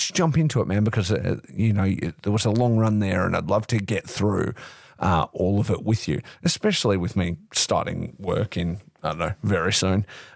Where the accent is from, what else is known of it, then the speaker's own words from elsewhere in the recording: Australia; It's I always talk about this and kind of the difference growing up as like an Australian fan versus, you know, the people and friends I have in America